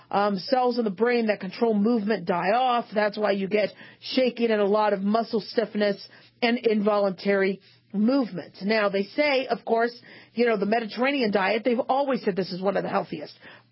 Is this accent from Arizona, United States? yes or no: yes; Arizona, United States; When I grew up in Arizona.